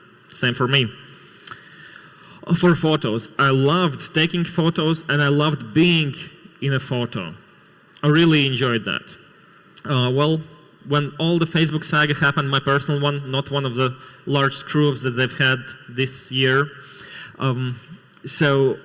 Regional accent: Latvia; English is a second language; Luckily for me, I come from Latvia

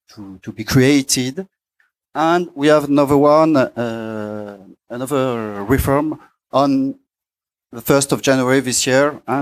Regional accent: France; I'm from France and mostly I edited

